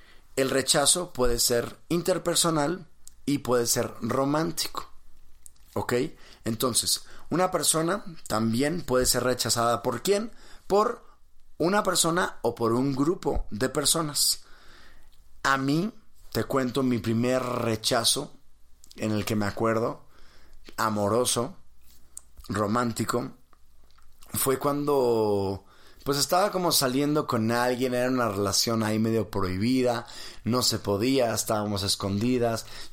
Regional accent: Mexico; estoy en México, soy mexicano

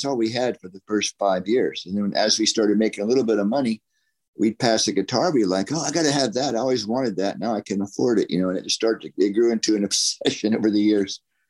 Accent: Florida, United States; And Tom and I grew up in Florida, and there was a lot of blues bands.

